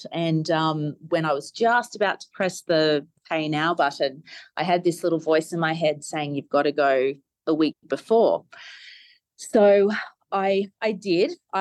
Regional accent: Brisbane, Queensland, Australia; now in Halifax, Canada; So I'm in Canada at the moment, in Halifax, but I'm originally from Brisbane, Australia.

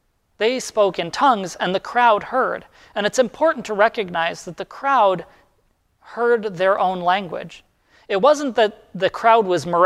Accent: Illinois, United States; born there; Just because I was born in Illinois, it doesn't mean that I'm locked in for the rest of my life into rooting for the Bears or eating specific kinds of hot dogs

